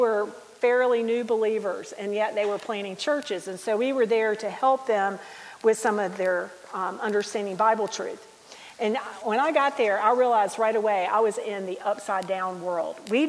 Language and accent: English; United States; moved away as an adult; So being an American woman going over to India to talk about Jesus is not exactly the most popular place to be. And there were times that we did not feel safe just because we were women or just because we were American.